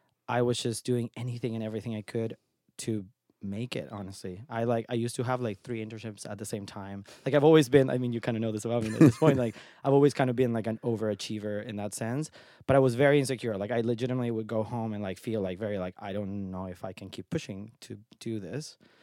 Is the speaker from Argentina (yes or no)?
yes; Argentina; now in United States; I mean, I came from Argentina, grew up there, and when I moved here, I originally thought I was going to pursue a career in graphic design